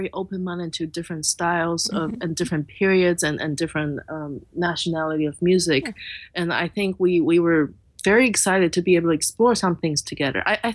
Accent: Taipei, Taiwan; first language Mandarin; English is a second language; I grew up in Taipei, that's the capital, and right. Then most of us only speak Mandarin. And even though my parents and grandparents, they spoke Taiwanese, but I would respond in Mandarin to them. So I actually don't speak Taiwanese.

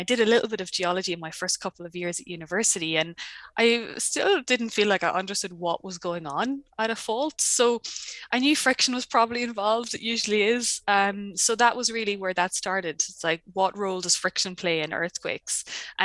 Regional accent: Ireland; now in New Zealand; I'm Irish. I moved to New Zealand at the end of 2016. My now husband is a Kiwi.

